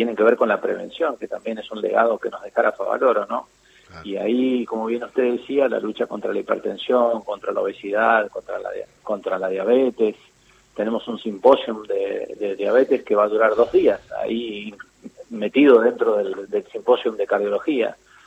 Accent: Carhué, Buenos Aires Province, Argentina; moved away; cuando yo me vine de mi pueblo, en Carué, vine a jugar a las inferiores de Independiente

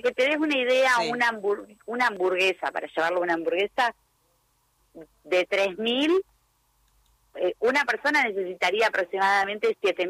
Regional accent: Coronel Vidal, Buenos Aires Province, Argentina; Somos de acá de Coronel Vidal que nos unimos para realizar nuestra fiesta.

